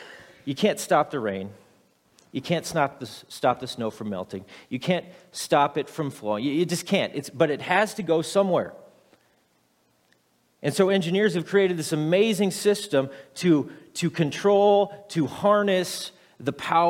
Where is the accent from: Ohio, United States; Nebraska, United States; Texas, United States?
Nebraska, United States; I was raised in Nebraska, and I had no idea it was there.